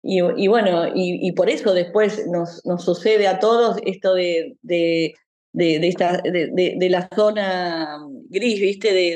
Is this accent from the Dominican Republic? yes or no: no; Argentina; moved away as an adult; yo soy argentina, o sea, yo viví 47 años, tengo mi familia, mis afectos, mi mundo allá.